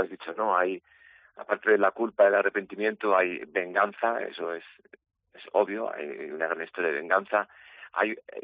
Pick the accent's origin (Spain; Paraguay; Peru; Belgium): Spain; Bilbao, Basque Country; como soy de Bilbao y claro, me gusta mucho el mar también